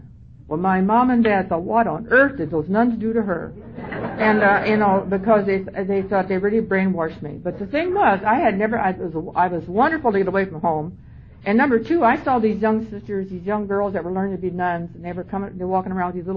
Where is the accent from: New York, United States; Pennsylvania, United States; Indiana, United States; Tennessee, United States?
Indiana, United States; I was born and raised out of Fort Wayne. My hometown born and raised in a country south of Fort Wayne. My folks were German, which fits right in around here, and Catholic, of course.